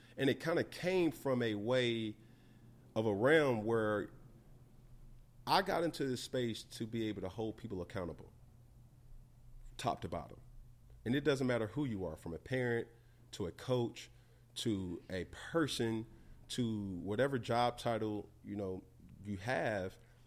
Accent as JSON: {"language": "English", "town": "Atlanta", "region": "Georgia", "country": "United States", "said": "man, I'm from Atlanta, and I always tell people"}